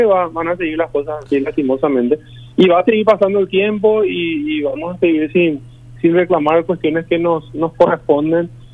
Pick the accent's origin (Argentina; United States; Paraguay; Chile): Paraguay